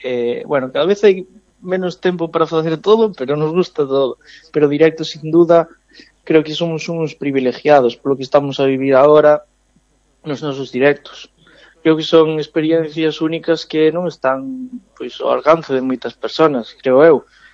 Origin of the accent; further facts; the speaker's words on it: Carnota, Galicia, Spain; A semana siguiente estamos en Carnota, no meu pobo natal, que, bueno, sempre dicimos que son de Muros, pero aí teño a miña raíz e a miña residencia en Carnota.